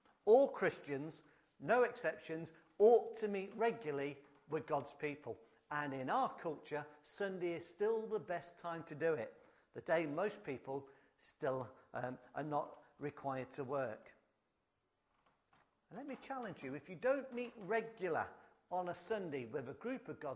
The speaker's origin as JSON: {"language": "English", "town": "Coventry", "region": "West Midlands", "country": "United Kingdom", "tie": "born or raised there", "said": "I'm from the Midlands. I grew up in Coventry, spent most of my life there."}